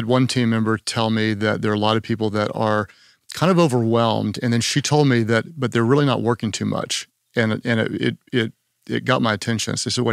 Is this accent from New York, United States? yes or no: no; Oklahoma, United States; Well, I'm from Oklahoma and Tiger King is from Oklahoma.